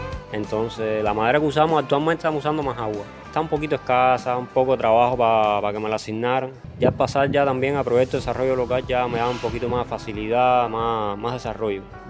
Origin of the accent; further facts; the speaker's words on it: Cuba; como buen cubano, empezamos a jugar pelotas